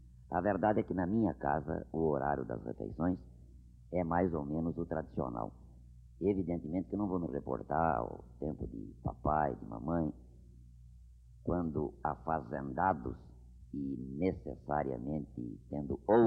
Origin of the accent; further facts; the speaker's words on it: São Paulo, Brazil; na década de 30, quando eu ainda era menino e morava no então aristocrático bairro dos Campos Elíseos, onde eu nasci.